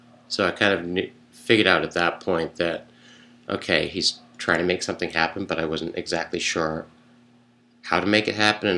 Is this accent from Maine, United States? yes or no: yes; Gorham, Maine, United States; I grew up in Gorham and ended up going to school in Portland from like 72 to 74.